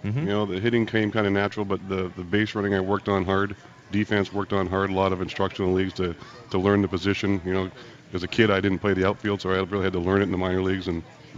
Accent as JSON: {"language": "English", "country": "Canada", "said": "You know what, as a Canadian, I think all the Canadians will keep their hands in it"}